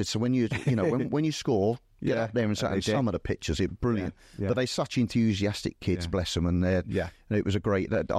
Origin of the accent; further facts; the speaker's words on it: Wimbledon, London, United Kingdom; I had done as a kid growing up in Wimbledon.